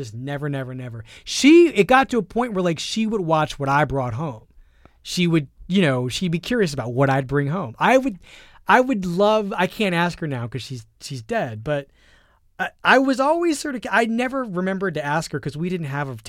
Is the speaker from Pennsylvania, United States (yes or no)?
yes; Philadelphia, Pennsylvania, United States; I grew up poor in Philadelphia. My parents didn't have a lot of money. My parents were divorced. My mom raised me by herself.